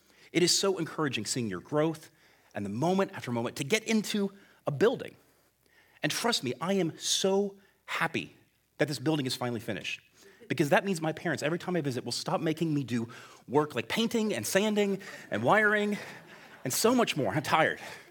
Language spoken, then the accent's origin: English; Ocala, Florida, United States; Over the years, I grew up in Ocala